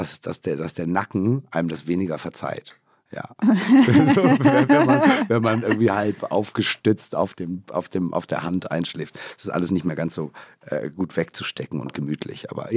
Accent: Germany; ich bin nicht nur schöner als du, ich bin Deutscher und zahle weniger für einen Döner als du.

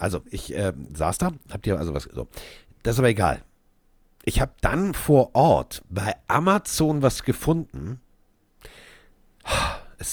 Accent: Hamburg, Germany; ich bin aus Hamburg

